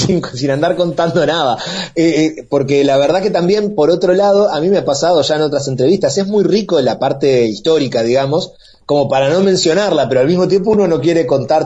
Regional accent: Uruguay; Como buen uruguayo que va mucho a Argentina

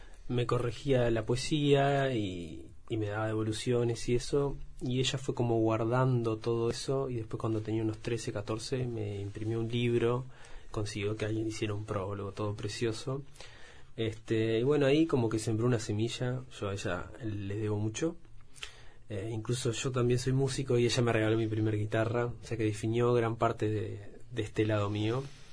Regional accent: San Ramón, Canelones, Uruguay; also born or lived in Montevideo; Me crié en San Ramón. Viví hasta los 16 años. Después viví un tiempo en Montevideo. Después volví. Y hace ahora 8 años que me hice una casa en el campo, como unos... Está a 15 kilómetros de San Ramón y vivo ahí.

